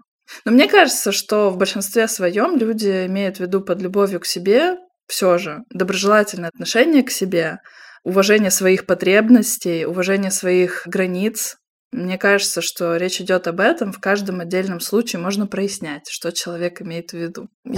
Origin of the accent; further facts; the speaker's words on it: Russia; я приехала из России